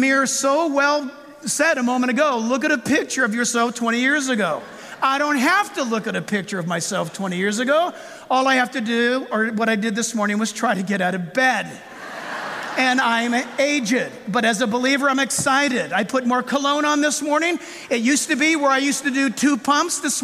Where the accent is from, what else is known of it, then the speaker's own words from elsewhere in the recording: California, United States; We're from California.